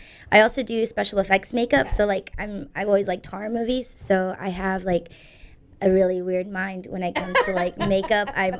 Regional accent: Florida, United States; I'm 18 years old, and I was born and raised in Florida.

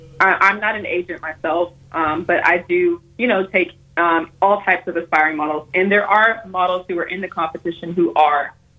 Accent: Huntsville, Alabama, United States; I'm from Huntsville, Alabama

